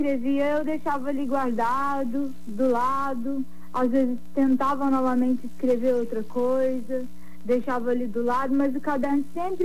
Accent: Minas Gerais, Brazil; Eu sou mineira de sangue

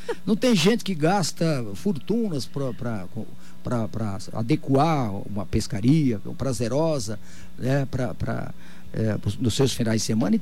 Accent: Minas Gerais, Brazil; born there; now in Dourados, Brazil; eu nasci em Minas Gerais, eu adoro o meu estado, o berço dos meus antepassados

